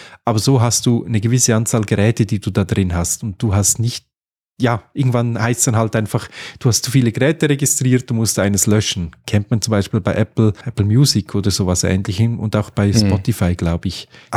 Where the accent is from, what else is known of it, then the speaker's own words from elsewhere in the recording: Switzerland; Das ist für diejenigen, die nicht wissen, was es ist, bei uns in der Schweiz, bei euch heißt es, glaube ich, wie heißt es, Bahn 100 und so weiter?